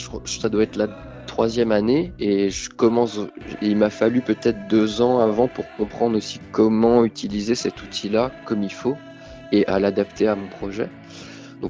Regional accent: Auvergne-Rhône-Alpes, France; now in Reims, France; je profite un peu du soleil en Haute-Savoie, puisque moi je suis originaire de Haute-Savoie, des montagnes.

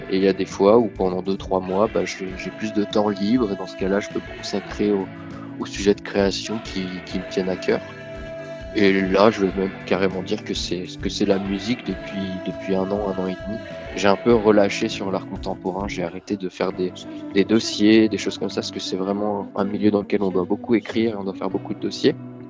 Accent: Auvergne-Rhône-Alpes, France; now in Reims, France; je profite un peu du soleil en Haute-Savoie, puisque moi je suis originaire de Haute-Savoie, des montagnes.

